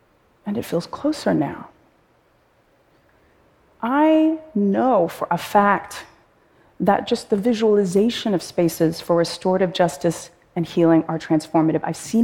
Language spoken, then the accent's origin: English; Oakland, California, United States; a program in a high school in my hometown of Oakland.